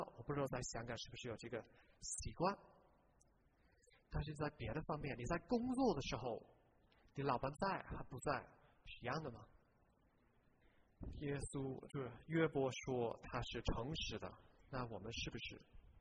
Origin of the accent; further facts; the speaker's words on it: United Kingdom; Chinese is a second language; now in Hong Kong; 我来自英国